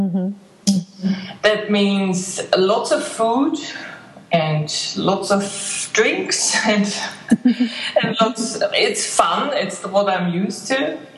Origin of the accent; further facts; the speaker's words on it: Austria; also born or lived in Libya / Australia / New Zealand / Romania; now in Dubai, United Arab Emirates; I'm from Austria. Living away from Austria for the 20 years now. I lived in 5 different countries. I had to write it down because I can't remember anymore. So we lived in Libya, Australia, New Zealand and Romania, and now I'm in Dubai.